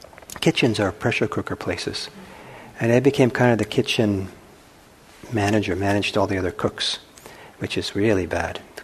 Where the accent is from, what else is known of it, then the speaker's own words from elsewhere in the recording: Norway; And I'm from Norway, and Norway, it's possible Norway has it even stronger than America in certain ways.